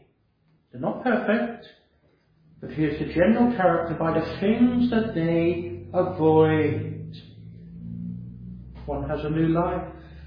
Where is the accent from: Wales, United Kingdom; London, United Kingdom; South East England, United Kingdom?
South East England, United Kingdom; Totton; I often used to look at these words growing up in Totten, for this psalm was in the vestibule on a display board.